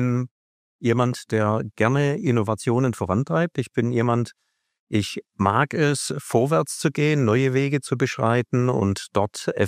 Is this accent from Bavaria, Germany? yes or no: no; Baden-Württemberg, Germany; Ich bin eine Schwabe